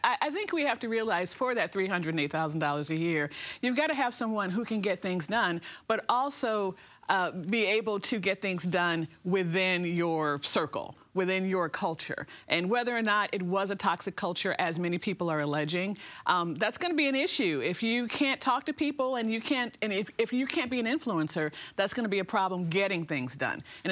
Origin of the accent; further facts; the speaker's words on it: Chicago, Illinois, United States; So I'm from Chicago. And I went back to try to find out what they're doing there.